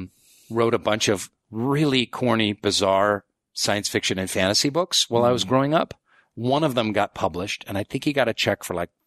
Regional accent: Seattle, Washington, United States; moved away; also born or lived in Chicago; I grew up in Seattle and kind of by happenstance, my family moved to suburban Chicago and this high school had a really amazing theater department.

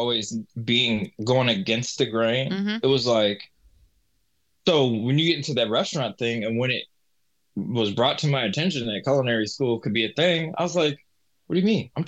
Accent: Rochester, United States; And then I'm from Rochester and I have a great speaking voice, right?

